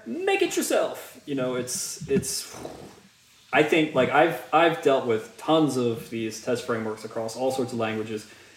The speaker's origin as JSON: {"language": "English", "country": "United States", "said": "I'm from America. My wife is from China."}